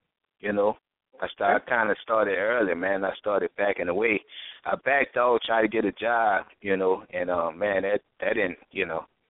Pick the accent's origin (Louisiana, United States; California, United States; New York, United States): Louisiana, United States; New Orleans; Growing up in New Orleans, man. Well, you know how it was.